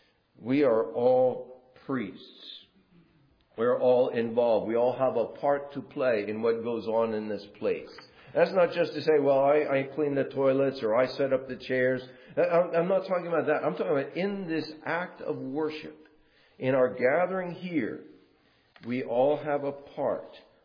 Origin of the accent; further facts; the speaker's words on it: New Orleans, Louisiana, United States; And in Southern English, and by the way, I'm from New Orleans.